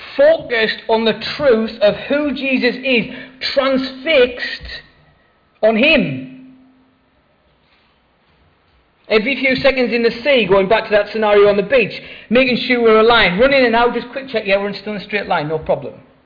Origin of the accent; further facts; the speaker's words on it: Sunderland, North East England, United Kingdom; It doesn't have to be a hot day in Sunderland. I grew up in Sunderland.